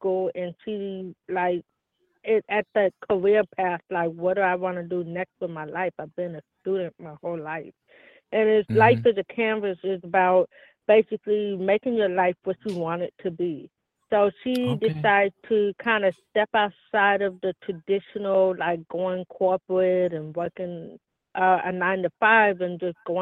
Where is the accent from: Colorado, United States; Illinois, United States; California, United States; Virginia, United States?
California, United States; Oakland; And I'm from Oakland in Berkeley, California.